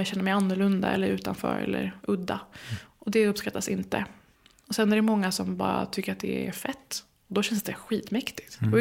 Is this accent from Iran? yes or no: yes; Iran; För vi är väldigt familjeorienterade iranier.